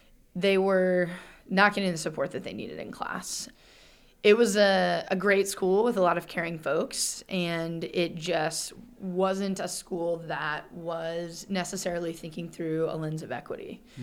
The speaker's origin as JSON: {"language": "English", "town": "Kansas City", "region": "Missouri", "country": "United States", "tie": "born or raised there", "said": "So I grew up in Kansas City, Missouri, with two public school teachers."}